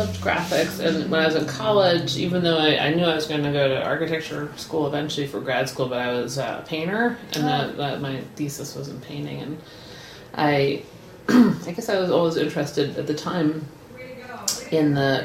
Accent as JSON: {"language": "English", "town": "Boston", "region": "Massachusetts", "country": "United States", "tie": "born or raised there", "said": "sort of like where I grew up in Boston, there's sort of like a layering"}